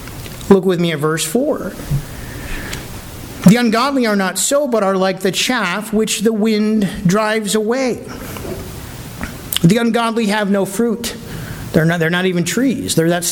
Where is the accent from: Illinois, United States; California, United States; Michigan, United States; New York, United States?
Michigan, United States; I'm from Michigan and I can't swim.